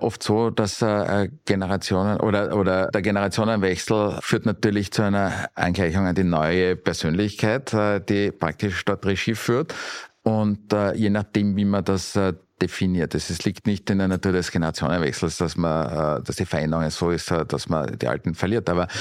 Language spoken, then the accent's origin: German; Graz, Styria, Austria; wenn ich in meine alte Heimat Graz fahre